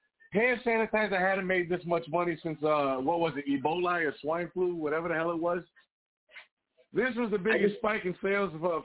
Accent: Fall River, Massachusetts, United States; I'm from Fall River, Massachusetts, the great state of Mass. That's pretty much as East Coast has, I guess, the original of the 13 colonies, people. I still have family out there.

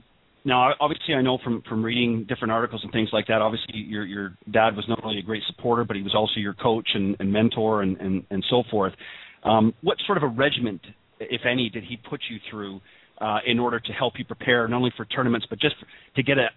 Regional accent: Canada; accent: Canadian; he obviously recognized my Canadian accent and asked me what part I was from. And of course, being from Canada, hockey's a big big thing in Canada.

